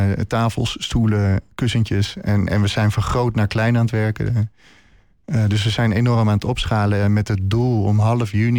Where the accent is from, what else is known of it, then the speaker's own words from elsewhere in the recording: Hoofddorp, North Holland, Netherlands; now in Haarlem, Netherlands; Ik kom zelf uit Hoofddorp. Ik heb de eerste 24 jaar van mijn leven in Hoofddorp gewoond. Ik ben toen naar Haarlem verhuisd